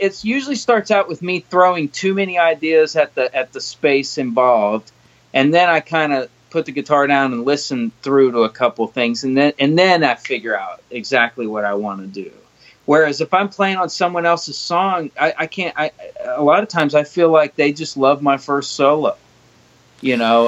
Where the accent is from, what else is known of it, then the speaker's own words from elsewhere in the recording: Columbus, Ohio, United States; Columbus, Ohio.